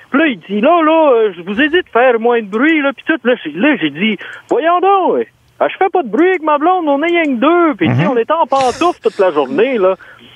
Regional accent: New Brunswick, Canada; je viens comme d'une partie du Nouveau-Brunswick là, qui ça. Est pas loin de okay. Qui est pas loin de la Gaspésie.

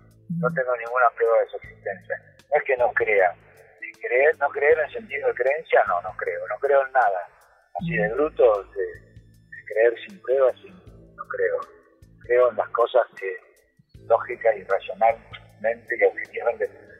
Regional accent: Argentina; No, yo soy argentino, quiero ser argentino, hago los impuestos en Argentina, todos.

